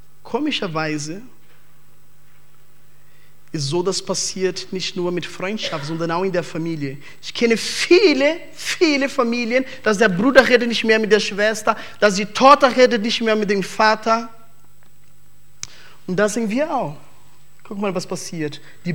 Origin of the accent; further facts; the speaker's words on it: Brazil; German is a second language; Entschuldigung, ich bin Brasilianer.